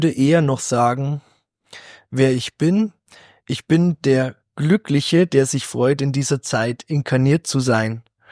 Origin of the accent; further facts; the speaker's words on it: Bavaria, Germany; bin als Naturbursche aufgewachsen in Bayern, in einem Dörfchen, mehrere Dörfchen